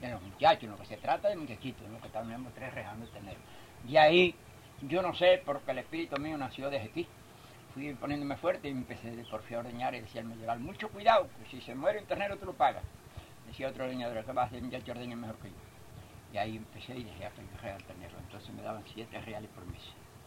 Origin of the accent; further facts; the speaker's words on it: Manzanillo, Granma, Cuba; yo soy nacido en Manzanillo, criado en las ganaderías de edad de 10 años.